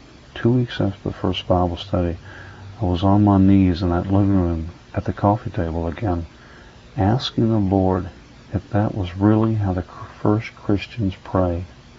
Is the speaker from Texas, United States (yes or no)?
yes; Fort Worth, Texas, United States; I knew the largest Baptist seminary was in my hometown in Fort Worth